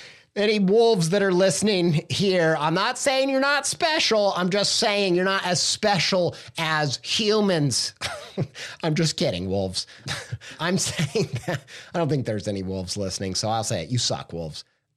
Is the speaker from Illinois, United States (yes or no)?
no; Whiteland, Indiana, United States; I grew up in Whiteland, Indiana, okay?